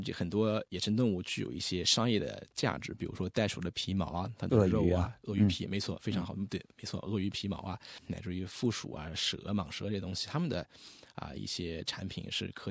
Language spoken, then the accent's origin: Chinese; Hefei, Anhui, China; moved away as an adult; now in Australia; 我老家在安徽，安徽合肥。